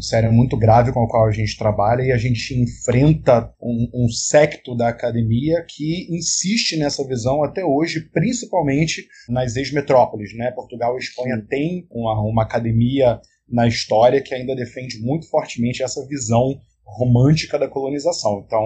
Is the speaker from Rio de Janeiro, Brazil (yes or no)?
yes; Rio de Janeiro, Brazil; eu sou carioca